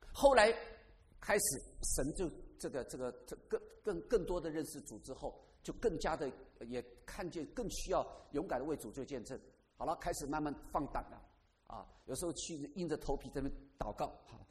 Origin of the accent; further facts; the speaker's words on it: Taiwan; 虽然我从台湾来的哈